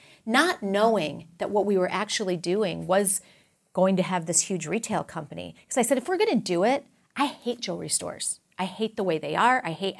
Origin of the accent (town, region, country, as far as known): Texas, United States